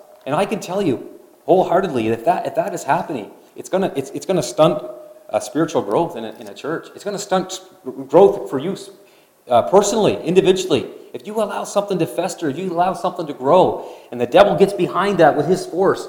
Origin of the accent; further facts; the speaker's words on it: Nova Scotia, Canada; Now, I grew up in Nova Scotia, as many know, and we went to a small gospel hall. And we were really linked with a lot of other small assemblies in rural Nova Scotia.